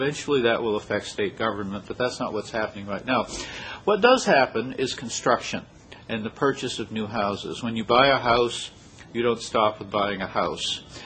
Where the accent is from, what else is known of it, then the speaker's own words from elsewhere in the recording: Colorado, United States; to some extent my home state of Colorado